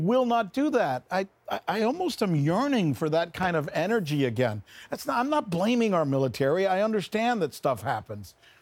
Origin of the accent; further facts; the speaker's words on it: United States; as an American, I'm really disappointed in our military